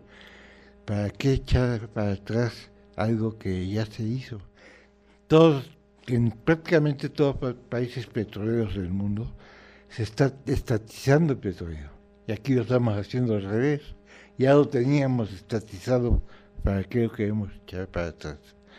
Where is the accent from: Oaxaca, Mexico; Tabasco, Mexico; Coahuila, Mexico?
Tabasco, Mexico; mi mamá, que es tabasqueña, y se casaron. Y por lo tanto yo soy ruso tabasqueño, o tabasqueño ruso, mexicano